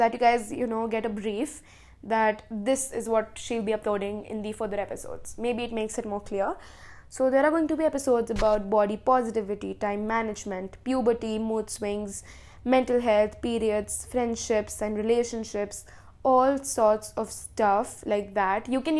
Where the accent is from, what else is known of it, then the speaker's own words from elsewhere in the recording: India; So I'm 13 years old and I'm from India. I live in Jaipur.